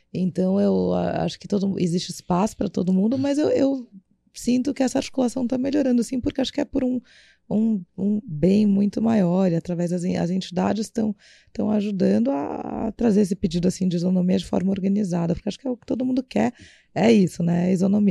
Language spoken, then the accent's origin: Portuguese; Brazil; e da gente como brasileiro ter essa consciência